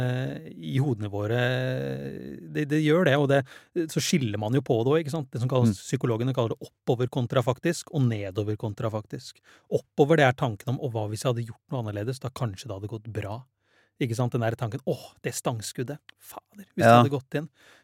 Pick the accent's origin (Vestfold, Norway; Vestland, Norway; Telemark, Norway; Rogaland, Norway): Telemark, Norway; Porsgrunn; vi er sånn 1995 hjemme i Porsgrunn.